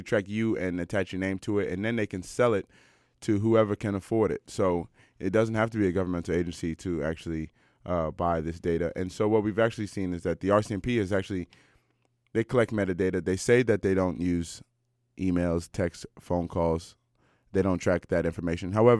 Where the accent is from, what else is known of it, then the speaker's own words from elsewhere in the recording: Washington, District of Columbia, United States; now in Vancouver, Canada; Listen, like me, I'm from Washington, D.C., and it's not unusual to pay $1,500, $1,600 for a real trash one-bedroom apartment.